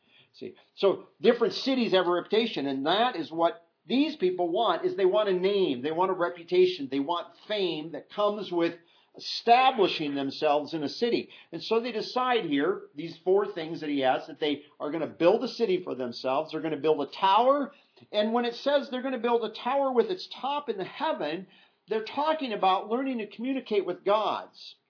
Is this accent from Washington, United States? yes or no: yes; Royal City, Washington, United States; where are you from? Royal City. And occasionally if there are maybe people that travel to WSU, they go, oh, yeah. But a lot of people like, I don't know. So I usually don't even say Royal City. I say, oh, a little south and west of Moses Lake.